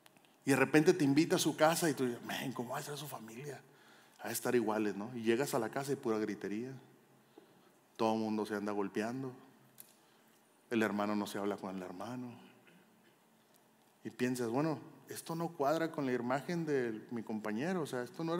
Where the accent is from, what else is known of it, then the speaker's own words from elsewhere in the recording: Monterrey, Nuevo León, Mexico; Simplemente soy de Monterrey. Y entonces, en México era muy común que tú ibas caminando y estaban las vitrinas